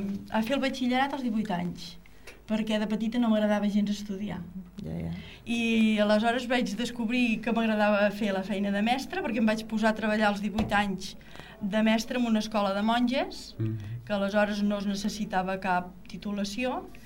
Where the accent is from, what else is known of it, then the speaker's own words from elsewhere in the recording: Santa Maria d'Oló, Catalonia, Spain; born there; now in Falset, Spain; Vaig néixer a Santa Maria d'Oló.